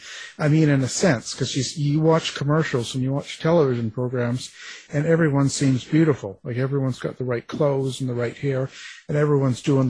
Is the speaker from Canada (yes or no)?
yes; Canada; You know, I'm just a Canadian. What do I know?